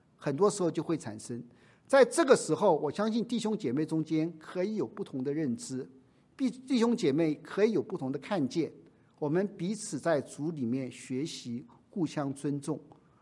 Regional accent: China; moved away as an adult; now in United States; 我们中国人做菜我们都要用酒嘛

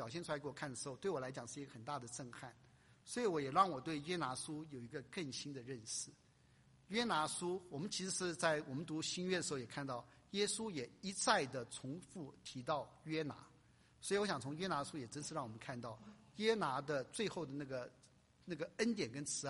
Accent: Hunan, China; 哎，我是湖南人哈

